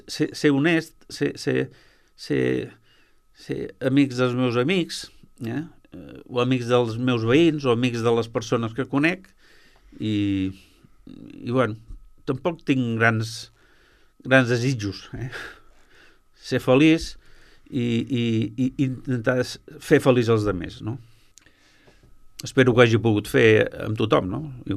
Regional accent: Sabadell, Catalonia, Spain; Perquè és el meu barri, és el meu barri, i jo vaig néixer al carrer... Primer Junqueras, eh? I després van canviar el nom i van dir carrer Castellà.

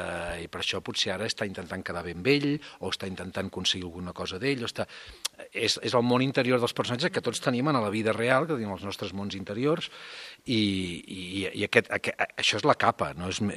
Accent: Catalonia, Spain; per què som com som els catalans

